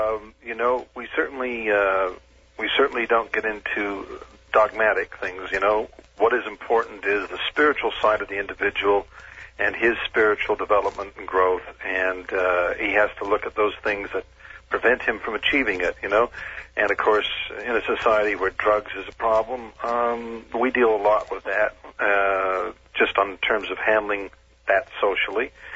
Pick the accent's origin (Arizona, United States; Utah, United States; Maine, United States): Utah, United States; And I grew up out in Utah originally, so I saw, you know, I saw the Mormons